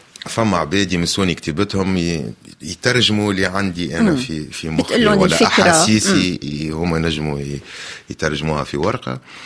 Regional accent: Tunisia; accent: Tunisian; ما نغني كان بلهجتي التونسيه، خاطر حتى حد ما يغني لي بلهجتي انا التونسيه.

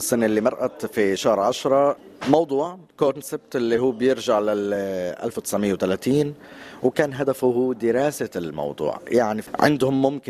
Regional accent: Palestine; نحن فلسطينيين صحيح في الهوية

